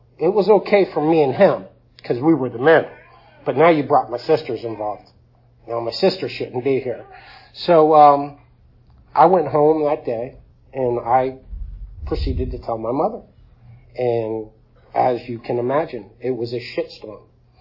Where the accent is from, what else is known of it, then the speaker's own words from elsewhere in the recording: Hialeah, Florida, United States; So I was born in South Florida, Hialeah. I don't speak Spanish. I grew up there.